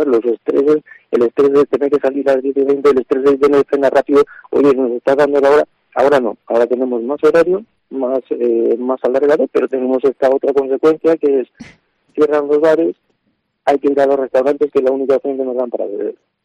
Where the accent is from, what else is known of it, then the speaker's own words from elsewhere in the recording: Spain; Somos españoles